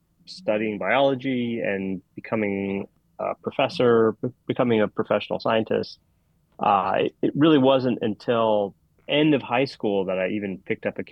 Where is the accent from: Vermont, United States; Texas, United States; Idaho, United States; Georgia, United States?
Georgia, United States; Atlanta; As a kid growing up in Atlanta, Georgia, I had access to woods and a stream behind my house.